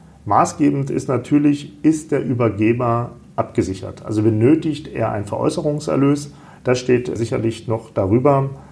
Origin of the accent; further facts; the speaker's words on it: Salzgitter, Lower Saxony, Germany; born there; now in Kassel, Germany; Aus Salzgitter, bei Braunschweig.